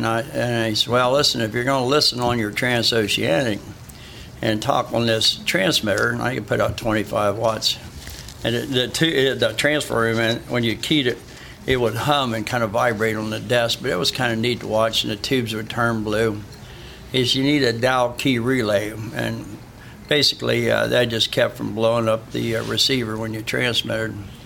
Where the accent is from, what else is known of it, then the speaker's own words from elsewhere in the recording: Wilmington, Ohio, United States; We lived in the country, had a small farm, and I'd pick up. I grew up in just outside Wilmington, Ohio, in Clinton County, Ohio